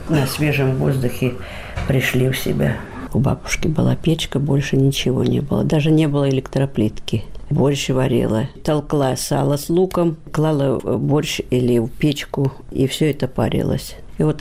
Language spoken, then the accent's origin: Russian; Milenino, Kursk Oblast, Russia; Я родилась в Курской области Фатежского района, село Миленина.